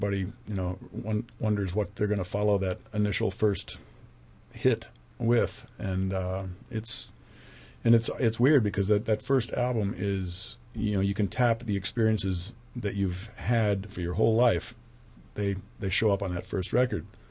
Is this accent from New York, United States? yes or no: no; Virginia, United States; I grew up in Virginia, of all places, along the banks of the Potomac River, and went to military school in central Virginia